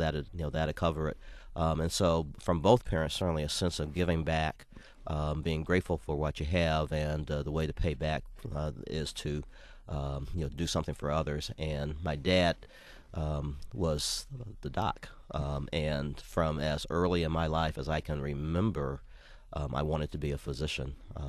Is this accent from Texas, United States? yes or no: no; Detroit, Michigan, United States; And so they married, and I was born here in Detroit and grew up for the first 12 or 13 years of my life with both of my parents, somewhere around 13 years of age, my dad decided to return to Jamaica.